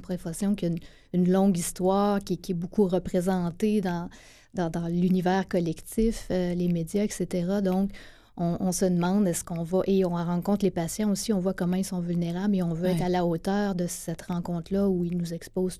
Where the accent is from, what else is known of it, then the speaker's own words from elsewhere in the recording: Gaspé, Quebec, Canada; Moi, j'ai grandi à Gaspé. Mon père est originaire de Rivière-aux-Nord, mais j'ai grandi dans la ville de Gaspé.